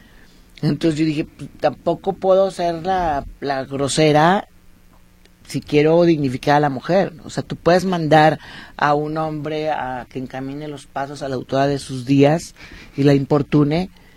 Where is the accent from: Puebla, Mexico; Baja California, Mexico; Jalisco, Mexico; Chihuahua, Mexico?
Jalisco, Mexico; Guadalajara; como buena tapatía tengo un vocabulario muy florido.